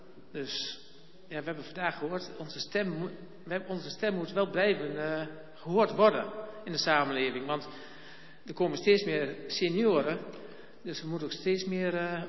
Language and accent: Dutch; Veessen, Gelderland, Netherlands; Ik kom uit de buurt van het Vorchte Veessen